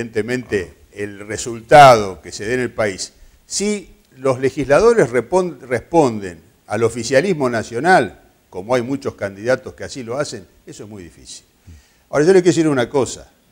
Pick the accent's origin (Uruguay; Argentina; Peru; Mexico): Argentina; Puerto Iguazú, Misiones; Soy un hombre de Iguazú y sufrimos permanentemente las trabas, la burocracia, los problemas que afectan la actividad económica